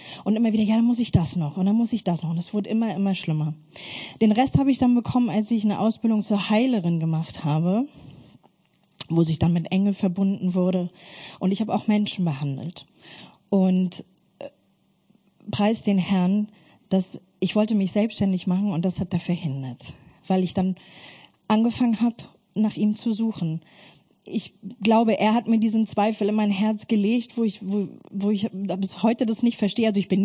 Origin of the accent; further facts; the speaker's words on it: Germany; Ich bin in der DDR-Diktatur aufgewachsen